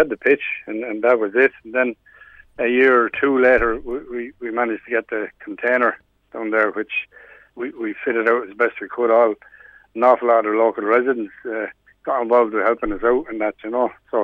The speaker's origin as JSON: {"language": "English", "town": "Castledermot", "region": "Kildare", "country": "Ireland", "tie": "born or raised there", "said": "Well, I had actually just finished playing with Castle Villa, with my hometown, Castle Dermot"}